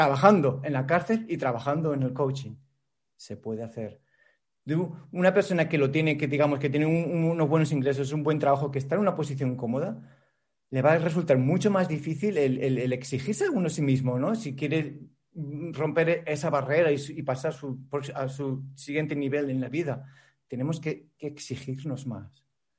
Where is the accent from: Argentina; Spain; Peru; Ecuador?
Spain; mi mujer es colombiana, yo me crié en España.